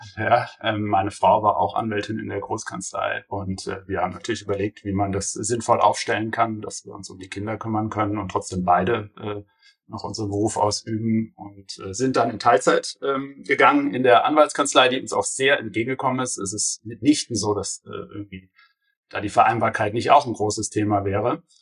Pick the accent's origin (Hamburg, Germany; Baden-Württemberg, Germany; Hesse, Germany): Baden-Württemberg, Germany; Karlsruhe; ich muss der Wahrheit halber sagen, ich komme aus Karlsruhe.